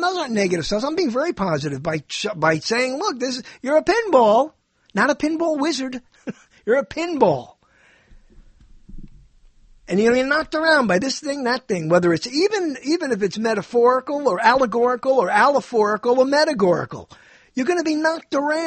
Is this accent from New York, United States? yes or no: yes; New York, United States; I grew up, as I always said, I grew up in New York. And in New York, everybody knows what it is they need to know.